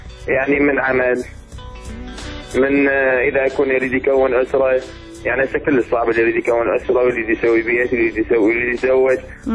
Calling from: Baghdad, Baghdad Governorate, Iraq; من بغداد من منطقة الزعفرانية،

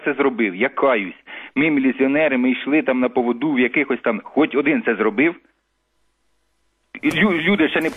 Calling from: Cherkasy, Cherkasy Oblast, Ukraine; я з Черкас.

